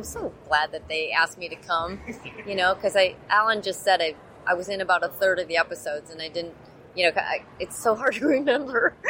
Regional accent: Highland Park, Illinois, United States; I grew up in this northern suburb of Chicago, Highland Park, where, you know, like everyone was Jewish.

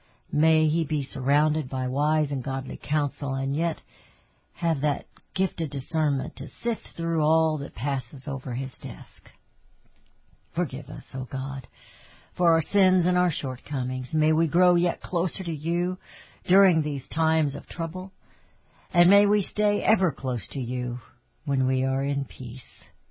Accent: Missouri, United States; I guess I've been one of the attitude of show me, maybe because I'm from Missouri, but things just weren't adding up

